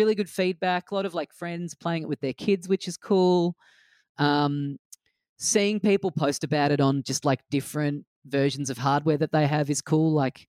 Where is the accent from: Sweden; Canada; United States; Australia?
Australia; why would that ever have happened when I'm an Australian comedian?